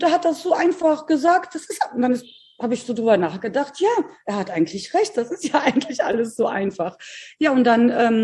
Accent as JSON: {"language": "German", "country": "Poland", "tie": "born or raised there", "said": "ich hatte das auch als Kind in Polen. Wir hatten ja auch eine ganz einfache, tolle Kindheit. Ich habe auch auf so einem kleinen Dorf gelebt."}